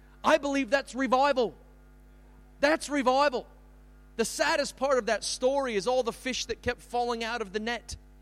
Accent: San Jose, California, United States; born there; accent: Australian/American; I do have a very weird accent. It will fluctuate between Australian and American throughout the next period of time that we are together. I was born in San Jose, California.

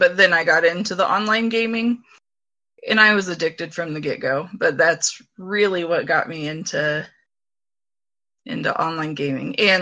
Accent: Wichita, Kansas, United States; I'm from Wichita, which is a smaller town. Not so much to do there.

